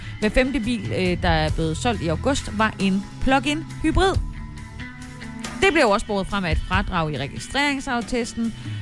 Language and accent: Danish; Haderslev, Region of Southern Denmark, Denmark; Og en af dem er fra Haderslev, min gamle hjemby.